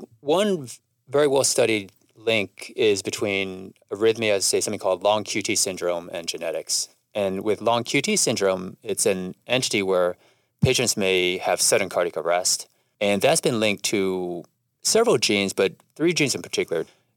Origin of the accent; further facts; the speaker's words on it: Columbus, Ohio, United States; So I grew up in Columbus, Ohio, and my dad was a cardiologist.